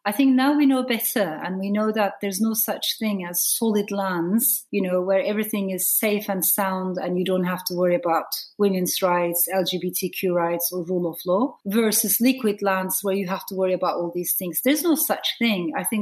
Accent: Ankara, Turkey; moved away; also born or lived in Strasbourg, France; So my father stayed in France and my mother brought me to Turkey, to Ankara.

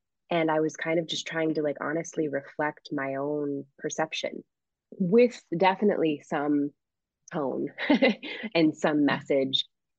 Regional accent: Springfield, Massachusetts, United States; we were the only Haitian French Canadian family anywhere, from what I could see in my hometown of Springfield, Massachusetts. It was very, very Irish, Catholic, Puerto Rican area when I was growing up.

